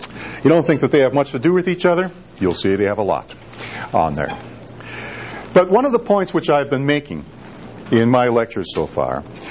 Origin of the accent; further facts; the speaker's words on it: Chicago, Illinois, United States; thought I came from a tough town. I came from Chicago, you know, and you know Chicago. You've heard of Chicago.